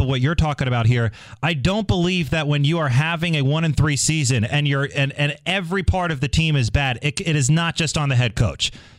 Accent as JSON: {"language": "English", "region": "Northeast", "country": "United States", "said": "I am a New York Giants fan. I'm from the Northeast."}